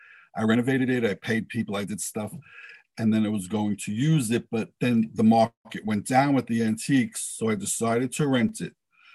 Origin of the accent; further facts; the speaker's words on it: Corona, New York, United States; But I grew up in Corona with my parents and my grandparents across the street, who were immigrants from Bari, Italy.